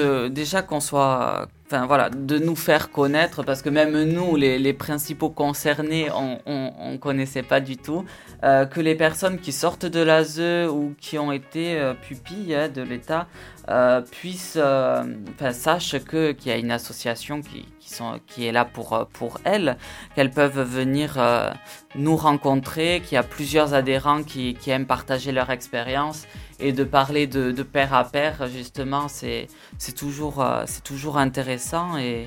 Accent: Dax, Nouvelle-Aquitaine, France; j'ai bougé un peu entre temps, mais ouais. Je suis landais depuis toujours. Je suis né à Dax.

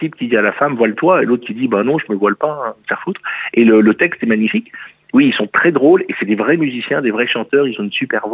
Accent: Belgium; moved away; Alors, ça fait longtemps que j'ai quitté la Belgique, mais le côté culturel, gastronomique de la Belgique me plaît bien.

